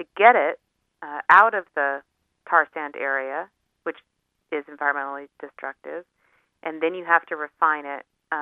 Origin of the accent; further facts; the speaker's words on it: Colorado, United States; I'm originally from Colorado, many small towns across the West suffered the economic consequences of oil companies coming